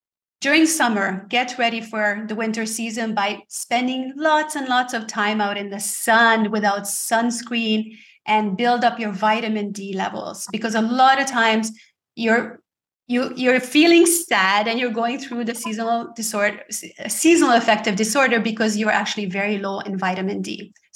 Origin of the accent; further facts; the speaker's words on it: Canada; I'm also from Canada, like Lucille is.